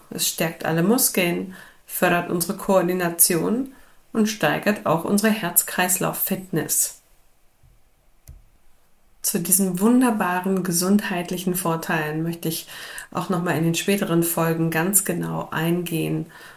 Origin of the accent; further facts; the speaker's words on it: Hanover, Lower Saxony, Germany; ich komme aus Norddeutschland. Die Norddeutschen würden jetzt wahrscheinlich meckern, Hannover gehört wahrscheinlich eher zu Mitteldeutschland.